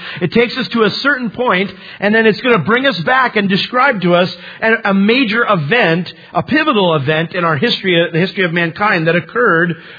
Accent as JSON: {"language": "English", "region": "New York", "country": "United States", "tie": "born there", "moved": "yes", "said": "I was born in New York. So when we moved down here, there were certain things that were a little bit different, you know."}